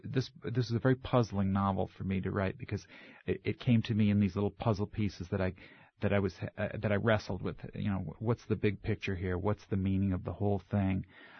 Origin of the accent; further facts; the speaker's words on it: Norwich, Connecticut, United States; I grew up in Norwich, Connecticut, in the eastern side of Connecticut